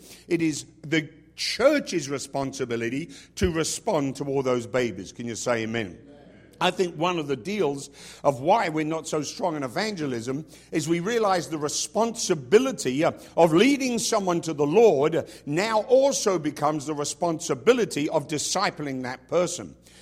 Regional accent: England, United Kingdom; And as an Englishman, I always think of people like Sir Winston Churchill.

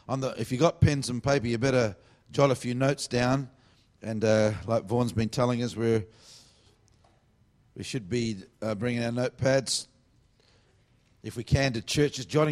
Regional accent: Australia; I'm from Australia. We're not used to the heat. That's just not true. I'm a very weird Australian because it's actually hotter over there.

